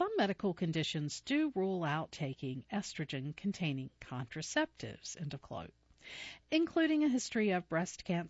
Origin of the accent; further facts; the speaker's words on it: Hilton Head Island, South Carolina, United States; also born or lived in Hawaii; When I was a kid growing up on Hilton Head Island in South Carolina, my parents loved to rent little pontoon boats